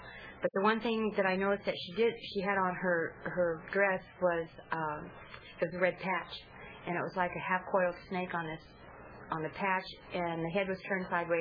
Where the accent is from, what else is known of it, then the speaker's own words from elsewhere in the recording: Victorville, California, United States; I was born and raised in the Victorville area, in the high desert. I still live there.